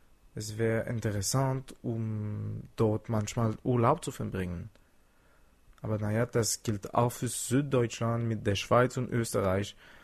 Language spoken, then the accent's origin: German; Canada; German is a second language; Was fällt mir aus Deutschland in meine Heimat, ist das Eisenbahnnetz. Einfach so nützlich. Sowas haben wir nicht in Kanada.